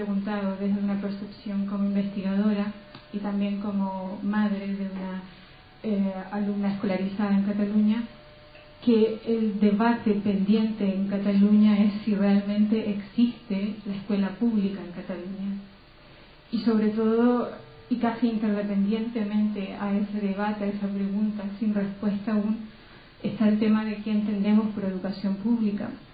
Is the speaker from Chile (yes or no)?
yes; Chile; now in Spain; soy latinoamericana, soy de Chile.